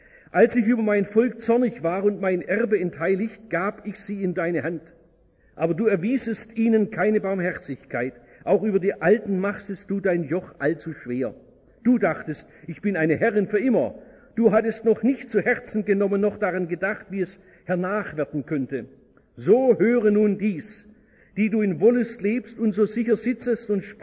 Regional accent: Baden-Württemberg, Germany

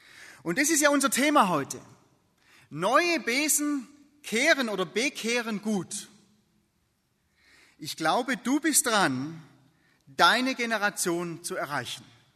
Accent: Baden-Württemberg, Germany; wie gesagt, ich bin im Hohenlohischen aufgewachsen

